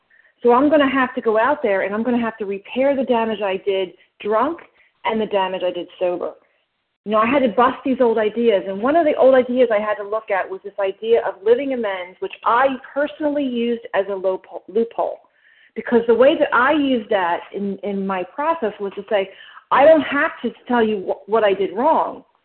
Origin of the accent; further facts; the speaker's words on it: New Jersey, United States; because I was from Jersey and they were from Philly.